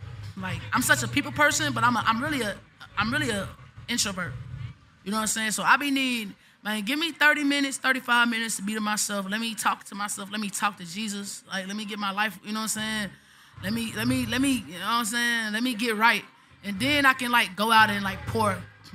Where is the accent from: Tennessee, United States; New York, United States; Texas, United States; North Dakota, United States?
Tennessee, United States; Memphis; moved away; also born or lived in Miami; A Florida nigga put me on Woods, because I'm from Memphis, and we smoke Swishers and we smoke White Owls.